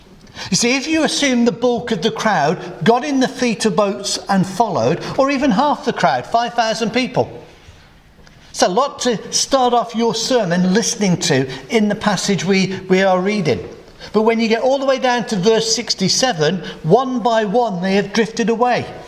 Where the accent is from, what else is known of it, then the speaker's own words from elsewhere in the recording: England, United Kingdom; Now, I'm from the Midlands. I grew up on a council estate. I'm one of nine children in a three-bedroomed house.